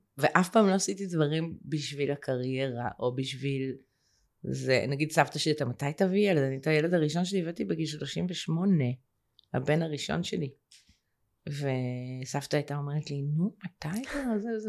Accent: Tel Aviv, Tel Aviv District, Israel; אני גדלתי בתל אביב

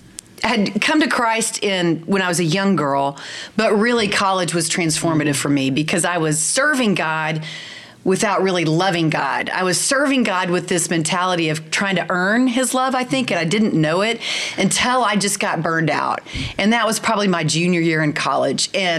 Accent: Denton, Texas, United States; now in Friendswood, United States; Born and raised in Denton, Texas. Grew up in Denton, went to Texas A&M

